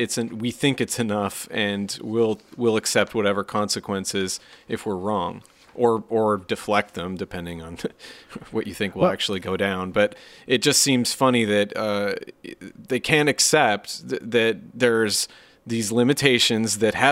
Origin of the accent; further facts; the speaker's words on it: Washington, United States; My home state of Washington, there's a lot of insanity and hysteria coming from groups like this.